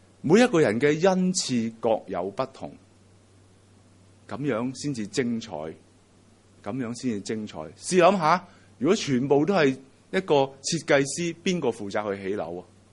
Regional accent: China; 人比人比死人，这个是我们中国人的智慧。

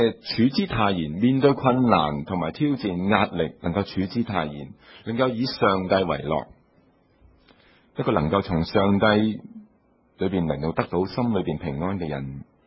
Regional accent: Guangdong, China; 就好像我们广东人讲话顺德人

